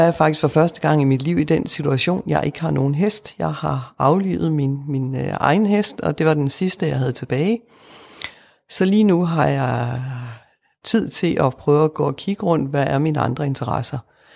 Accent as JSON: {"language": "Danish", "region": "North Denmark Region", "country": "Denmark", "tie": "born or raised there", "lives_now": "Bramming, Denmark", "said": "Jeg kommer fra Bramming. Jeg er født og opvokset i Nordjylland. Jeg har læst i Aarhus. Boet lidt i København. Nu bor jeg i en vestjysk by, der hedder Bramming."}